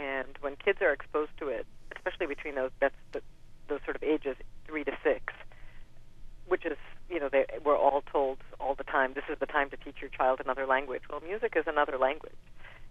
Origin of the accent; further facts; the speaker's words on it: Israel; now in United States; when I was growing up in Israel, it was like being called